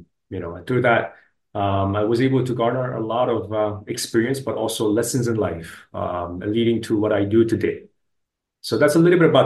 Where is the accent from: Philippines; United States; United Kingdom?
Philippines; you know, I grew up in the Philippines, and as a Korean, you know, Korea used to be one of the poorest countries in the world.